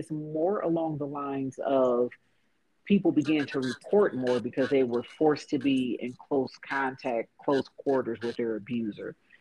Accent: Akron, Ohio, United States; My home community is in Akron, Ohio. So I was born and raised in Akron, Ohio.

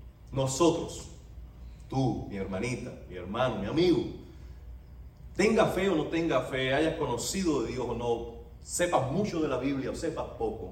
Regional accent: Cuba; Nosotros como cubanos hacemos cualquier cosa.

